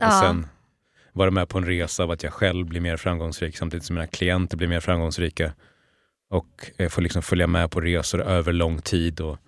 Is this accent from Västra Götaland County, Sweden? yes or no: no; Borlänge, Dalarna County, Sweden; jag har vuxit upp i Borlänge liksom. Och delvis då så här, bruksmentalitet i stor utsträckning.